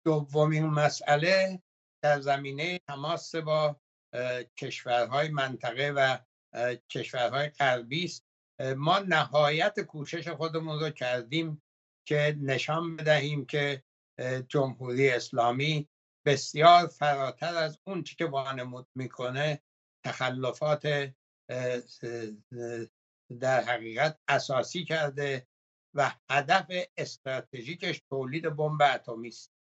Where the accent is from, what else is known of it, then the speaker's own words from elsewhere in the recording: Iran; ما ایرانی هستیم